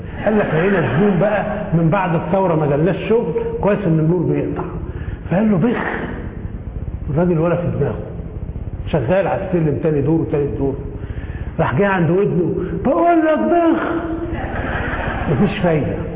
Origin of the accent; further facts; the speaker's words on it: Egypt; احنا عندنا في مصر